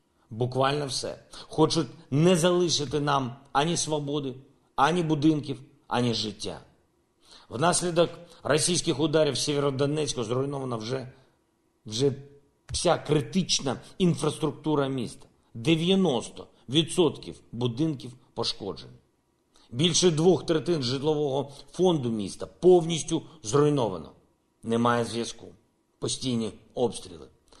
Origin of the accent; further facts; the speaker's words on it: Kryvyi Rih, Dnipropetrovsk Oblast, Ukraine; Мій рідний Кривий сьогодні також відзначає день народження.